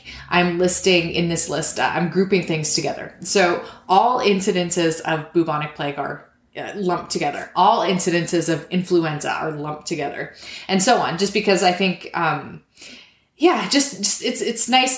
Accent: Canada; I do as a Canadian

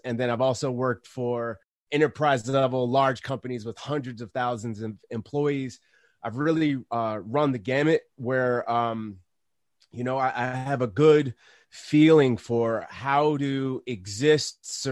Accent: Chicago, Illinois, United States; I'm originally from Chicago.

